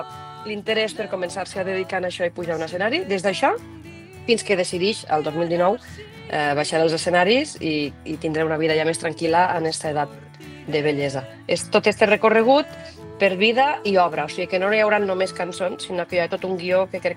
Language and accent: Catalan; Tortosa, Catalonia, Spain; jo sóc una tortosina de soc arrel, però que quan me pregunten d'on sóc, dic de l'Ebre